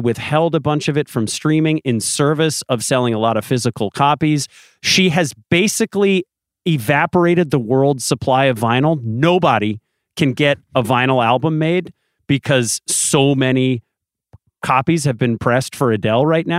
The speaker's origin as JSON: {"language": "English", "country": "United Kingdom", "accent": "British", "said": "you're going to hear a lot of my horrible British accent through the course of this pod."}